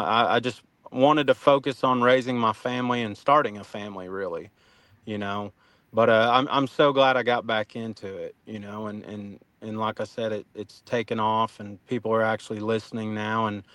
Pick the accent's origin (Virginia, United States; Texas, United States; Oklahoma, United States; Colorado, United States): Oklahoma, United States; "Man, I come from Oklahoma. Like, Red Dirt's inspired me." And I said, "So, I mean, obviously that's in my blood, you know, is Red Dirt music."